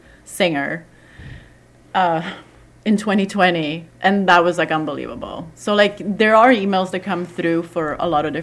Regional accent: Sweden; now in Canada; I mean, I'm not Canadian, by the way. I'm Swedish, but I've been in Canada since 2000.

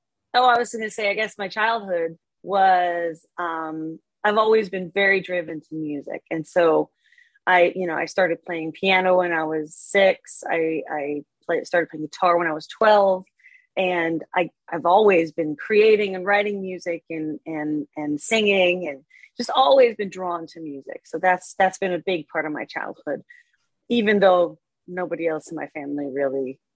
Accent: Denmark; Well, I grew up in Denmark. So my dad's American, my mom is Danish, and I grew up in Denmark with her

